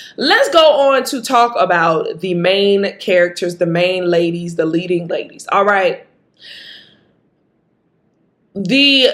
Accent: Jackson, Mississippi, United States; Baby, I'm from Jackson, Mississippi. I should have prefaced that at the beginning. I am from Jackson, Mississippi.

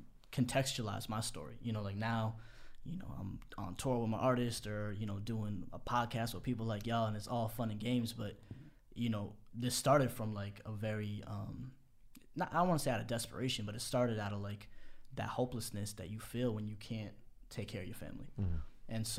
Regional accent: Massachusetts, United States; Right outside Boston, yeah.

